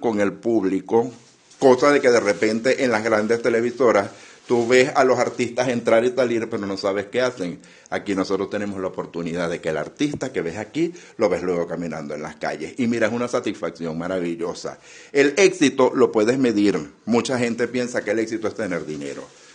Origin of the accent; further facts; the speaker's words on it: Portuguesa, Venezuela; la esencia de todos nosotros como llaneros, la esencia de nosotros como portugueseños y el vivir cotidiano que tenemos cada una de las personas aquí en Acarigua y en Araure.